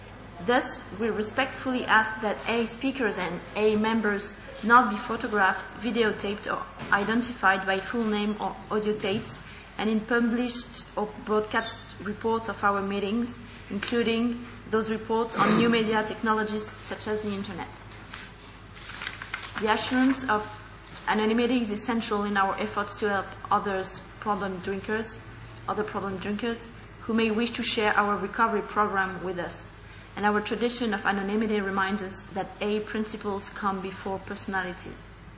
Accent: Paris, Île-de-France, France; I'm an alcoholic from Paris, France.

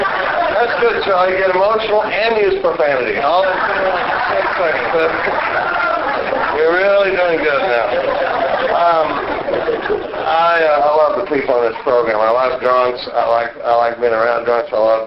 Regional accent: Dallas, Texas, United States; I grew up in Dallas, Texas, and I was born in 1956. I'm 50 years old today.

